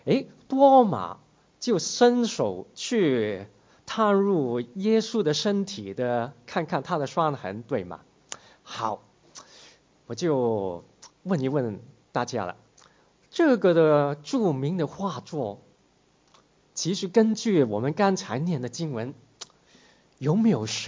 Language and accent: Chinese; Hong Kong; 我是从香港过来的在 MST 的一位新来的老师。